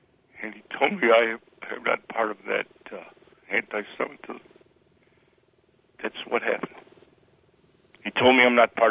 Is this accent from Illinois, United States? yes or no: yes; Illinois, United States; Right around here.